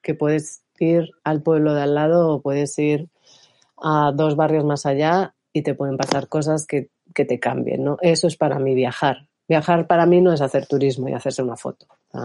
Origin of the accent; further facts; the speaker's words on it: Madrid, Community of Madrid, Spain; yo que soy de Madrid y he nacido en Madrid